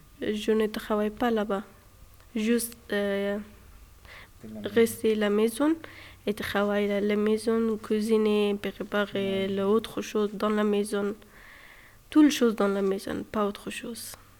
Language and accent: French; Afghanistan; French is a second language; moved away as an adult; now in Maricourt, France; je viens d'Afghanistan, j'arrive en France en 2020, maintenant j'habite à Maricourt.